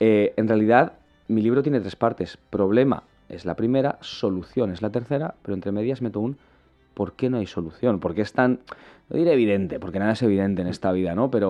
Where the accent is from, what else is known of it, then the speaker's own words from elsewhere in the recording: Valencia, Valencian Community, Spain; moved away as an adult; now in Madrid, Spain; Yo me fui de Valencia en 2011 como tanta gente de mi generación. Emigré, básicamente. Y no he vuelto a vivir aquí. Vuelvo muchas veces porque mi familia y mis amigos están aquí, pero no vivo aquí, vivo en Madrid, ¿no? Y he vivido en otros muchos sitios.